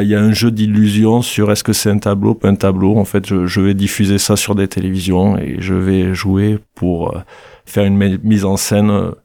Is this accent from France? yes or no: yes; Revel, Occitanie, France; Moi, j'habite à Toulouse, et j'ai grandi dans une ville de la Haute-Garonne qui s'appelle Revette.